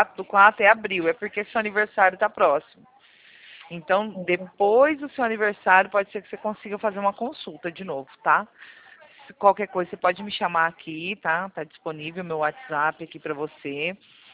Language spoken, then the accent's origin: Portuguese; Arapongas, Paraná, Brazil; Arapongas, Paraná.